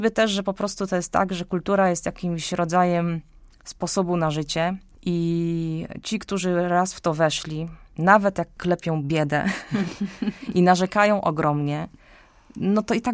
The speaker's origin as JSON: {"language": "Polish", "town": "Poznań", "region": "Greater Poland Voivodeship", "country": "Poland", "said": "Kobieta, która przynosi do Poznania bardzo dużo wspaniałej kultury, za co dziękujemy jako poznaniacy."}